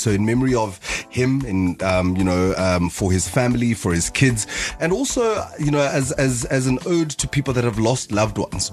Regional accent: Gauteng, South Africa; We come from the Vaal together, we Vaalies.

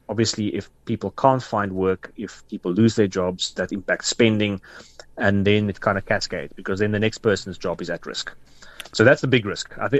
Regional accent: South Africa; So, yeah, I think as South African investors, we also want the Goldilocks picture to continue in 2026.

